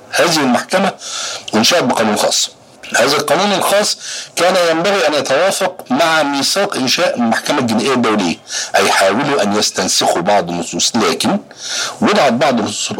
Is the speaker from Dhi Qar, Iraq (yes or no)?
no; Baghdad, Baghdad Governorate, Iraq; أنا عراقي وعايش في بغداد